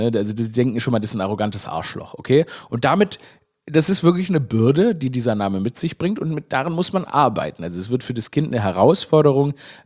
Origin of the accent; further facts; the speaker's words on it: Stuttgart, Baden-Württemberg, Germany; Und ich komme ja, ich meine, aus Stuttgart, die Schwaben, die sagen Aurel.